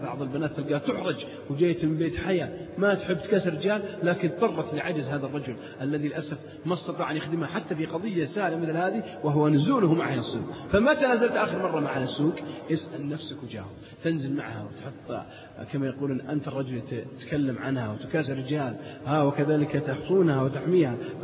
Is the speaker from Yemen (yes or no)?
no; Saudi Arabia; حتى عندنا في السعودية الخميس إجازة